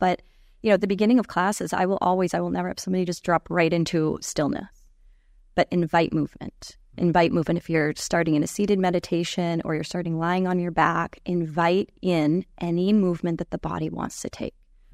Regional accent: Maine, United States; moved away as an adult; also born or lived in Los Angeles, United States; And I'm from the United States originally. I'm originally from the state of Maine. Lived in California, Los Angeles area for about 20 years. And now I sort of divide my time between the U.S. and Bali mainly

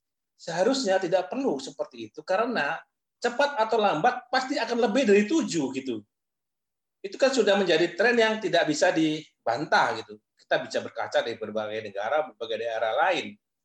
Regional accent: North Sumatra, Indonesia; saya memantau betul Sumatera Utara karena saya asal Sumatera Utara

